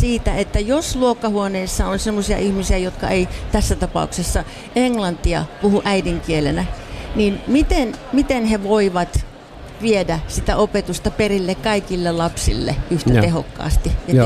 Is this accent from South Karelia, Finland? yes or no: no; Kotka, Kymenlaakso, Finland; now in United States; Joo, minä olen alun perin Kotkasta.